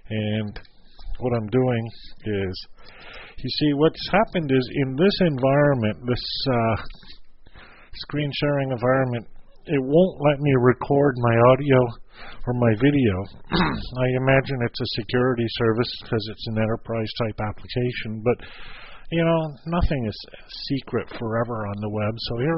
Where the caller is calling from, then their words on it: Moncton, New Brunswick, Canada; I'm online from Moncton, New Brunswick, Canada